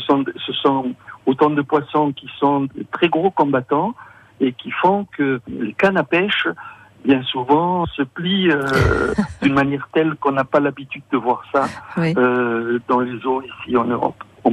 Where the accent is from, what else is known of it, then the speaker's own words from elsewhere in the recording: Morocco; moi-même, je suis natif du Maroc et j'y suis resté pendant de très nombreuses années.